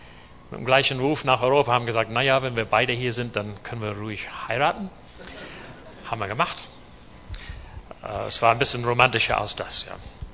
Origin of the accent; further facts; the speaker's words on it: New Zealand; German is a second language; Name ist nicht ganz deutsch. … Ich komme aus Neuseeland, bin da geboren.